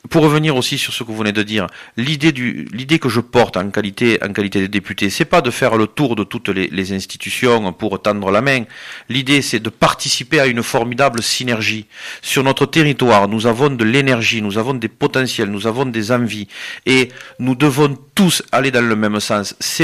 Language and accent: French; Narbonne, Occitanie, France; Je suis né à Narbonne, j'ai toujours vécu à Narbonne.